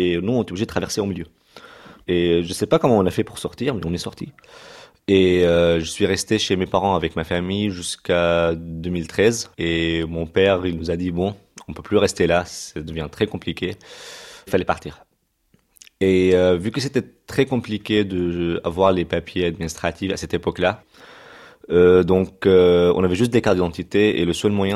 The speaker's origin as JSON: {"language": "French", "town": "Damascus", "region": "Damascus Governorate", "country": "Syria", "also_born_or_lived": "Tripoli", "moved": "yes", "lives_now": "Le Havre, France", "said": "Bon, moi je viens de Damas, il n'y a pas de mer à Damas, mais à Tripoli il y avait la mer et je suis devenu ami avec la mer."}